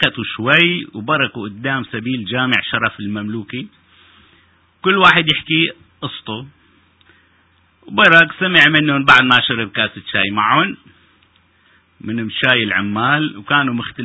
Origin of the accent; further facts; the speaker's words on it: Aleppo Governorate, Syria; accent: Aleppine; بدي أحاول قدر الإمكان ضبط لهجتي الحلبية